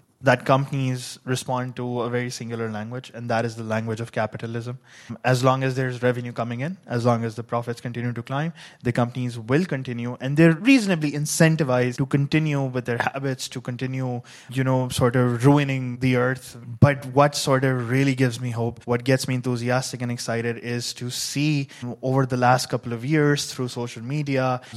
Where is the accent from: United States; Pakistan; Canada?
Pakistan; I come from Pakistan, which happens to be the exact same region, and we face similar problems as well.